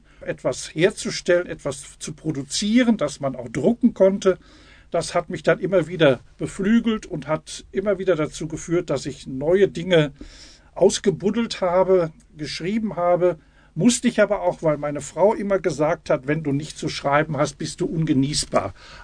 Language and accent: German; Letmathe, North Rhine-Westphalia, Germany; born there; Ich bin 1953 im Marienhospital in Letmathe geboren. Meine Mutter gebürtig aus Letmathe, mein Vater dann gebürtig aus Iserlohn von der Langen Hecke. Ein Gemisch Letmathe-Iserlohn